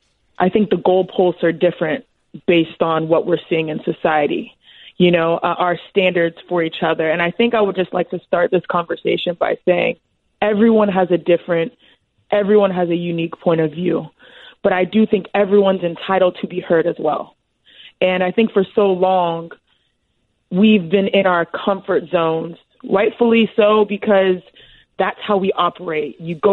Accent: Houston, Texas, United States; I am a Nigerian American female athlete that was born and raised in Houston, Texas. And so, and I was born and raised with three other sisters.

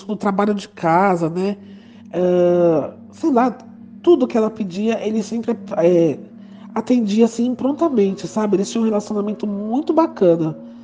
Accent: São Paulo, Brazil; Eu sou de São Paulo

